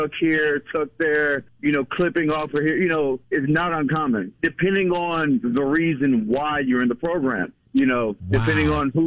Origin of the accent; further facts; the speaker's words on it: Houston, Texas, United States; So I'm from Houston, and I have a few family members that, you know, work.